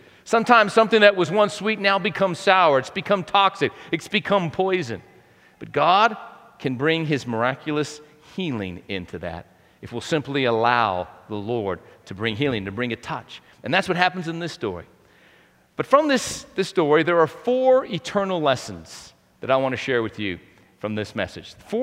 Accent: Lubbock, Texas, United States; People say, hey, where are you from? I like saying Lubbock, Texas, versus Baal Shalishah.

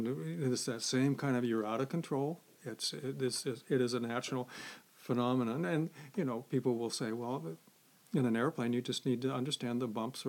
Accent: California, United States; And I grew up in California on the Central Coast.

